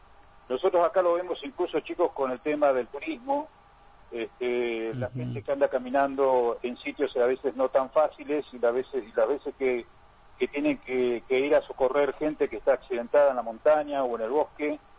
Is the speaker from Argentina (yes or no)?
yes; Tierra del Fuego, Argentina; aquellos que somos fueguinos, y en esto incluyo no solo a los que hemos nacido aquí